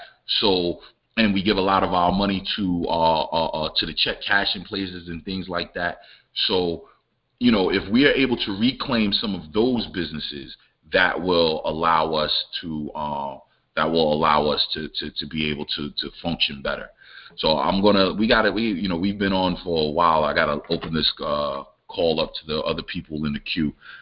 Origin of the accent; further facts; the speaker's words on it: Brooklyn, New York, United States; I'm from Brooklyn, right on, and it's funny, right?